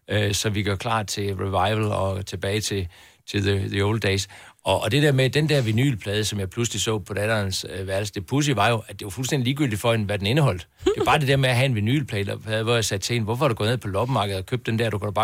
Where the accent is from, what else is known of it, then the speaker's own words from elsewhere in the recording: Jutland, Denmark; jeg er jo fra Jylland, ikke?